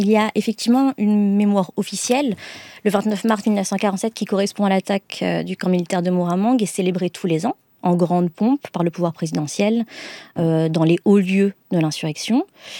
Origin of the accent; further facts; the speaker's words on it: Madagascar; Moi, je suis native et de nationalité malgache. J'ai grandi à Madagascar, mais j'ai fait toutes mes études dans le cursus français, dans le système de la coopération culturelle française